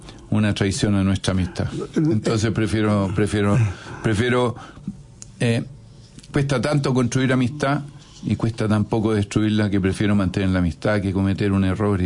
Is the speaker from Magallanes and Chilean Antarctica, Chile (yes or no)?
no; Antofagasta, Chile; yo soy de Antofagasta, esa es mi tierra, ahí conozco.